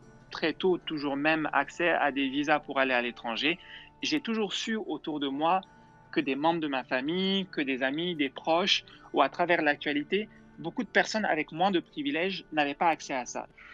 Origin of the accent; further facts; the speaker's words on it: Mali; first language Bambara; French is a second language; le bambara était quand même ma première langue. C'est la langue dans laquelle j'étais monolingue jusqu'à l'âge de 7 ans environ.